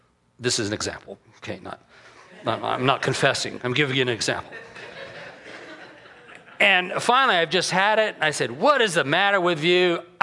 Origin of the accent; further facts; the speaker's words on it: Phoenix, Arizona, United States; Who cares? We're from Phoenix. We can handle it.